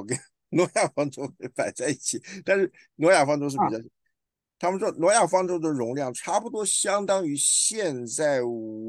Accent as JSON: {"language": "Chinese", "region": "Guangdong", "country": "China", "lives_now": "United States", "said": "你们东北人的老大跟我们广东人的老大、台湾的老大不一样嘛？"}